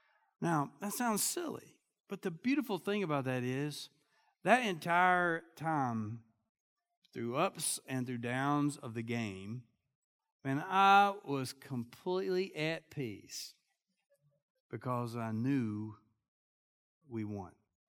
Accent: Kentucky, United States; And I'm from Kentucky, though.

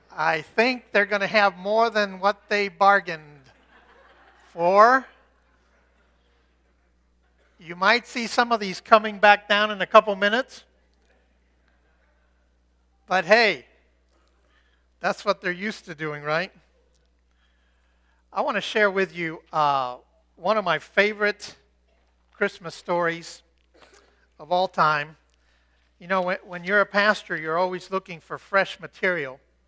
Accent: Cuba; Now, even as a little kid growing up in Cuba

